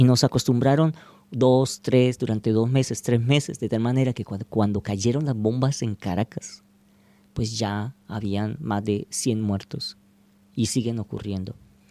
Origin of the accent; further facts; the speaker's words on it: Colombia; estoy aquí como colombiano, pero también como latinoamericano, pero también como luchador popular.